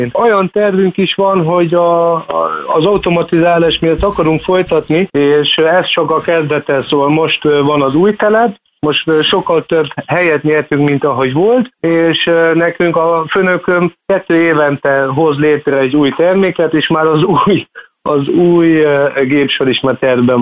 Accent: Germany; segít az is, hogy Németországban nőttem fel

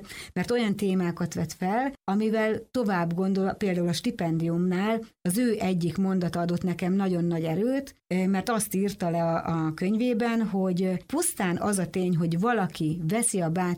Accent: Jászberény, Jász-Nagykun-Szolnok, Hungary; én egy kisvárosi környezetből, Jászberényből származom

